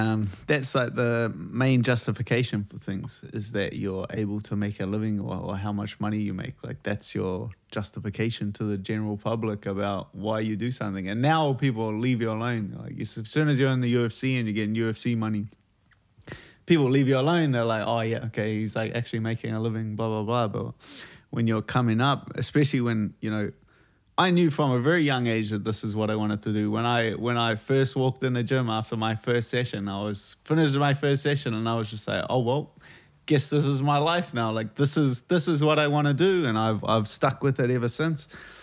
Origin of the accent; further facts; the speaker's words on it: Auckland, New Zealand; I'm from Auckland. Yeah, I'm Auckland, born and bred. Grew up in Mount Roskill.